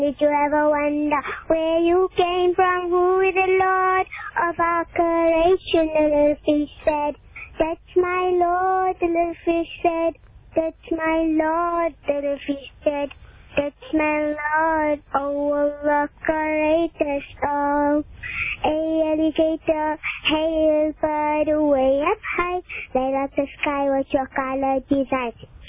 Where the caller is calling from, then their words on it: Palm Ridge, Gauteng, South Africa; Palm Ridge.